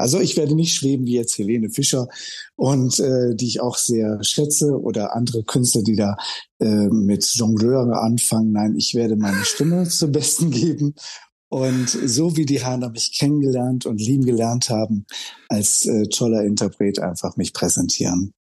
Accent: Langenberg, North Rhine-Westphalia, Germany; ich bin hier aus Mettmann, sagen wir mal. So, gleich so um die Ecke. Ich bin groß geworden in Langenberg

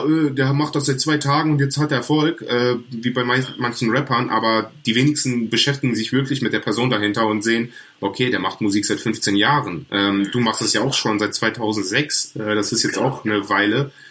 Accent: Cologne, North Rhine-Westphalia, Germany; ich komme aus Köln, hier war das an Karneval

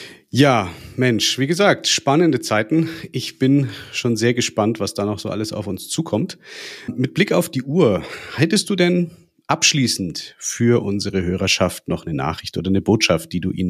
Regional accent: Germany; Natürlich, wir sind Deutsche, wir müssen uns immer auch wieder die Frage nach dem Datenschutz und der Sicherheit stellen.

